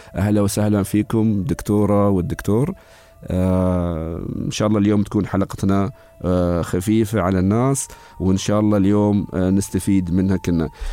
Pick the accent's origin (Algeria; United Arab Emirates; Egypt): United Arab Emirates; نحن معروف طبعا عندنا في الإمارات الحرارة عالية والشمس ما مقصرة ويانا